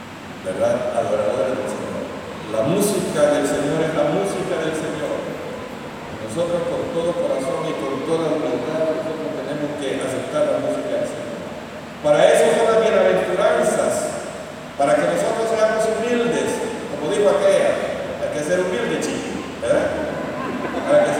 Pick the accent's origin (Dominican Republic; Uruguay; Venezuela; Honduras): Honduras; Nosotros somos catrachos